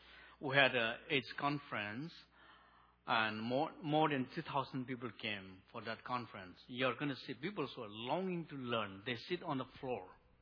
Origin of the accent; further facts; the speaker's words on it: Manipur, India; Though we are from Nagaland, a Naga people, the people group called Naga, when the British colonized India, they divide into small states. And we fall into a state called Manipur, very close to Nagaland.